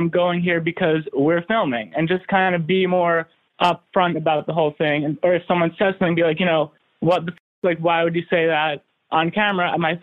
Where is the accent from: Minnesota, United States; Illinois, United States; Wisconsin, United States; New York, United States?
New York, United States; New York City; I'm from New York City.